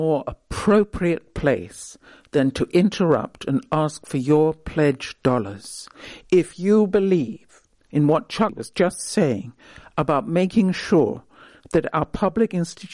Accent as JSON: {"language": "English", "country": "United Kingdom", "tie": "born or raised there", "said": "Now, again, as I say, I was brought up in Britain."}